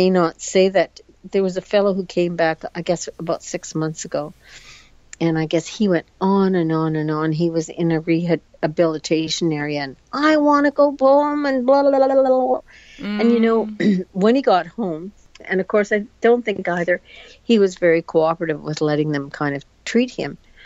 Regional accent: Canada; because I come from Canada and I speak a little bit different

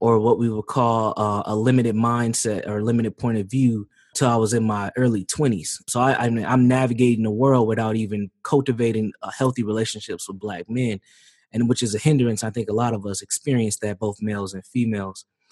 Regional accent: St. Paul, Minnesota, United States; Born and raised in St. Paul, Minnesota. Yes, we do have black folks out here.

